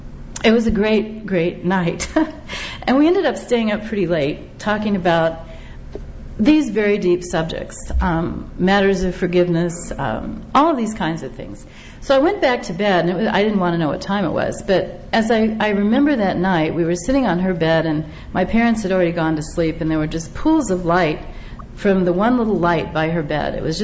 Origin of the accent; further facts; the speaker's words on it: Kansas, United States; But it comes from my growing up in Kansas and enjoying Oklahoma as well.